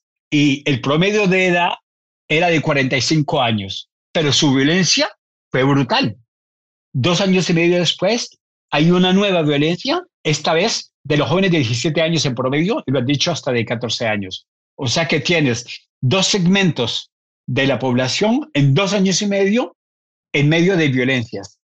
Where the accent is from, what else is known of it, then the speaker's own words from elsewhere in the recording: Colombia; born there; Nací en Colombia, creo que es un país que tiene la palma de oro de la corrupción